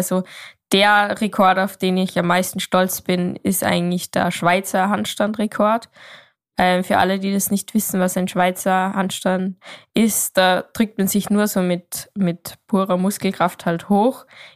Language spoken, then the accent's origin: German; Austria; Ich komme aus Österreich